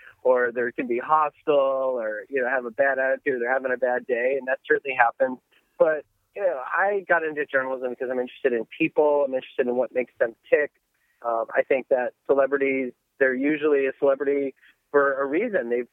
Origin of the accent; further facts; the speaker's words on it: Buffalo, New York, United States; I had that background as a kid growing up in Buffalo, New York